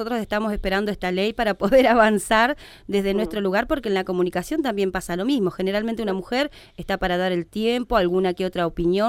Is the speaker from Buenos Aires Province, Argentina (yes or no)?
yes; Mar del Plata, Buenos Aires Province, Argentina; born there; yo soy nacida en Mar del Plata, ¿no?